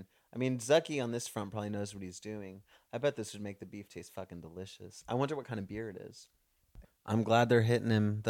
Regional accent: Texas, United States; Yeah, and maybe it's from because I'm from Texas, but I'm like, it's a cow.

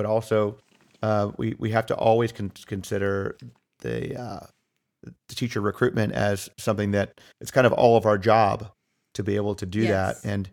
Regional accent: Ohio, United States; When I was growing up in Northeast Ohio, we were the only, the school districts there are a lot smaller by the city.

